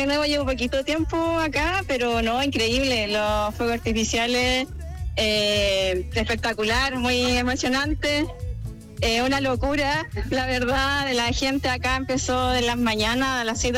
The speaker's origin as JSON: {"language": "Spanish", "country": "Chile", "also_born_or_lived": "Denmark / Germany", "moved": "as an adult", "lives_now": "Australia", "said": "Yo salí hace 2 años de Chile, yendo solamente a Dinamarca y ahora estoy acá."}